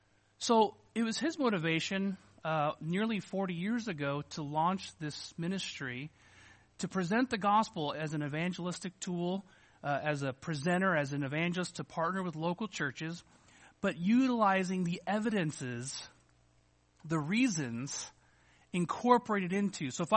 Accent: Arizona, United States; I'm a magician from Arizona.

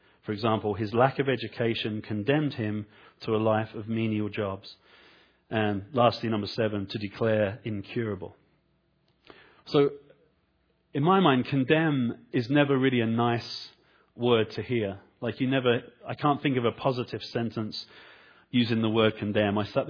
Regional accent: London, United Kingdom; Being from London, that's kind of what I think when I hear the word condemn. I was born and raised in London, where we have, you know, history and stuff.

